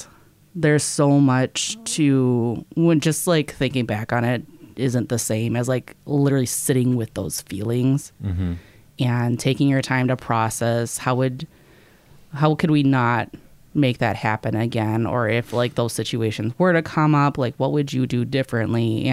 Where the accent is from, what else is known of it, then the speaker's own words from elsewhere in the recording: Lakeville, Minnesota, United States; I grew up in Lakeville, moved down to Faribault, was there for a while. Now we're back up in the Lakeville area.